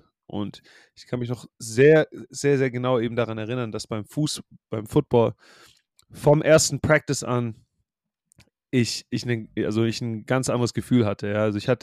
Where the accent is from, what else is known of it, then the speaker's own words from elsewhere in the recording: Stuttgart, Baden-Württemberg, Germany; Also ich bin in Stuttgart geboren, in Stuttgart aufgewachsen, aber dann irgendwann als Teenager so 20 Minuten raus aus der Stadt gezogen. Und da, also für mich war das, ich habe das als Dorf empfunden.